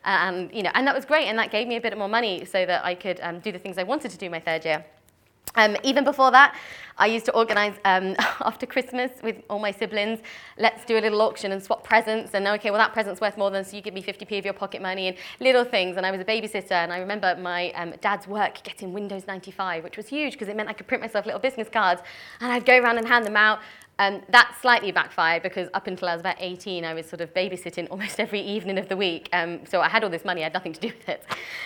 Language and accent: English; Tooting, London, United Kingdom; I'm the oldest of eight children, and we grew up in Tooting originally, and we were very, very poor. We lived in a lovely council house, and I'm the only one of the eight of us who went to university